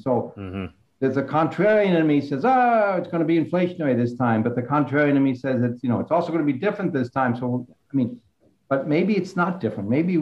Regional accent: Washington, D.C. area, United States; I grew up outside of Washington, D.C.

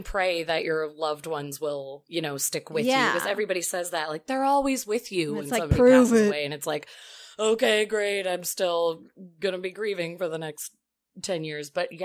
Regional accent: Turkey; English is a second language; I am 24 years old and I am a student. I am from Turkey

